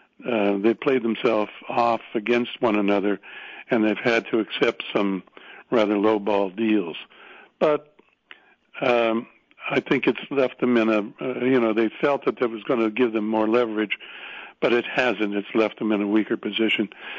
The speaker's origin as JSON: {"language": "English", "country": "Canada", "said": "But the British government wouldn't let me work in England. And that really, really got to me because I'm Canadian."}